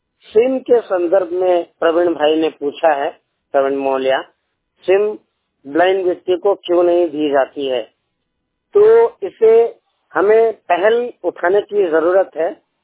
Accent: Jharkhand, India; मैं झारखंड से हूँ।

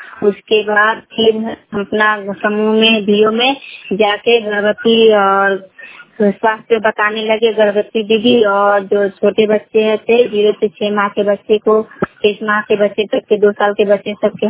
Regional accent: Salimpur Dumariya, Bihar, India; मैं सलीमपुर डुमरिया गांव की रहने वाली हूं

